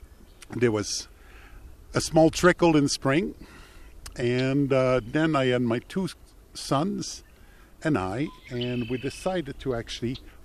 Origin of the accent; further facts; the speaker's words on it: Quebec, Canada; born there; and I was born in Quebec, and I used to be a trapper, taught by my dad.